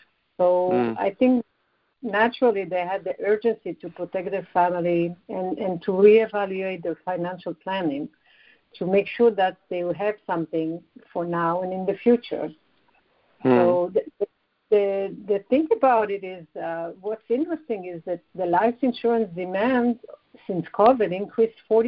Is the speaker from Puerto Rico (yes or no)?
no; Israel; also born or lived in Belgium / Tokyo / Paris / Laos; now in United States; I was born in Belgium and I grew up in Israel. I also lived in Tokyo, in Paris, and in LA. And now I'm about 20 years in the USA.